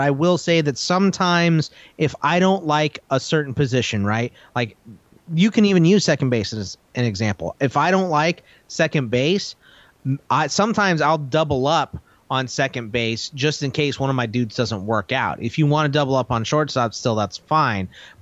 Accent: Texas, United States; I said y'all's because, you know, I'm initially from Texas.

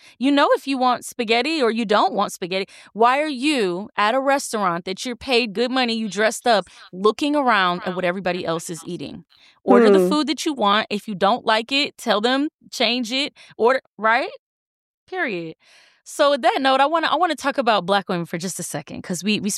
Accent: Florida, United States; Oh, shout out to I'm from Florida, too.

